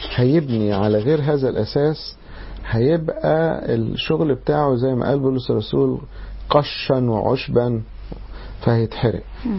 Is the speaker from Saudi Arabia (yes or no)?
no; Egypt; عندنا في مصر